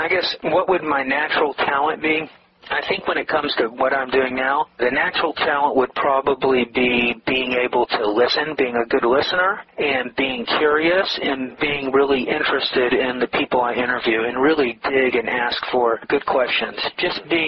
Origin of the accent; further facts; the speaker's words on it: Atlanta, Georgia, United States; I graduated high school in Atlanta, Georgia. I grew up in Atlanta, Georgia.